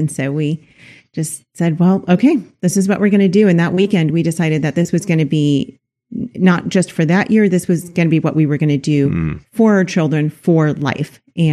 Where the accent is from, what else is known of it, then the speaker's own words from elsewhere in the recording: Los Angeles, California, United States; Well, we're from Los Angeles.